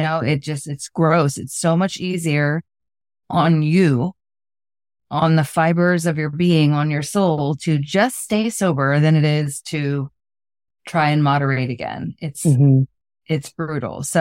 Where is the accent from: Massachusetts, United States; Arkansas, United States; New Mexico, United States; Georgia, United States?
Georgia, United States; Alpharetta; Okay. I'm from Alpharetta.